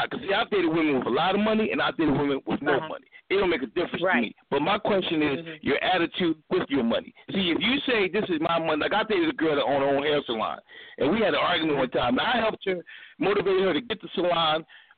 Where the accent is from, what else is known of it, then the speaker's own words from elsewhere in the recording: Philadelphia, Pennsylvania, United States; where I grew up on the East Coast is different, Philly.